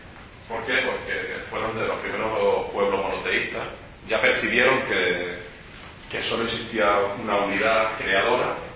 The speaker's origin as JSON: {"language": "Spanish", "town": "Jaén", "region": "Andalusia", "country": "Spain", "said": "soy de Jaén, pero llevo ya 2 años viviendo aquí en Madrid, en Alcorcón."}